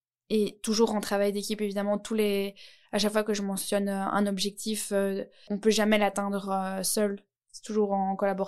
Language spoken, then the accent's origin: French; Nivelles, Walloon Brabant, Belgium; et je viens de Nivelles.